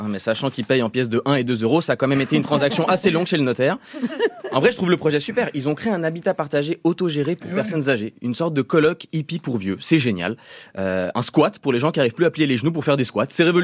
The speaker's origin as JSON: {"language": "French", "country": "Brazil", "second_language": "French", "said": "Ouais, vu que je suis brésilien, je pourrais faire prof de portugais pour senior"}